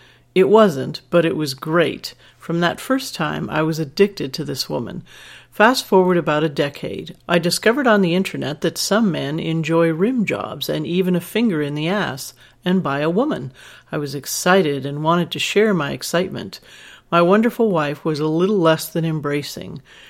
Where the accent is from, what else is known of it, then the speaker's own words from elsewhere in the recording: the South, United States; At that time, there was no internet, and growing up in the South, there was really no education about sex.